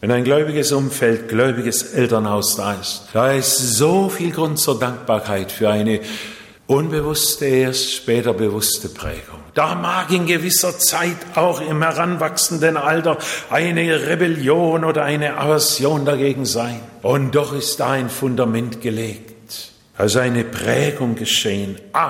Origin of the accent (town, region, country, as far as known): Japan; born or raised there